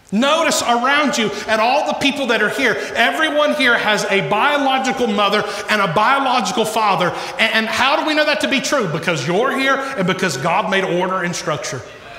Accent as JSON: {"language": "English", "country": "United States", "said": "And there's a wonderful spirit of being an American and even living in the South."}